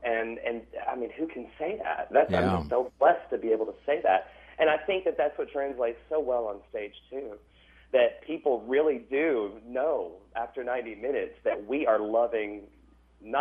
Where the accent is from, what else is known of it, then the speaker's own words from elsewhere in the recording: Oliver Springs, Tennessee, United States; Yeah, I'm from Oliver Springs, Tennessee. Graduating class of 5 people. I was valedictorian with a C average. Yeah, really small town, fundamental Baptist town. Everybody knew everybody.